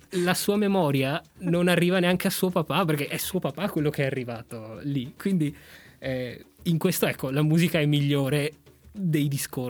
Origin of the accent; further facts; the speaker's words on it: Peru; io che sono peruviano non ce l'ho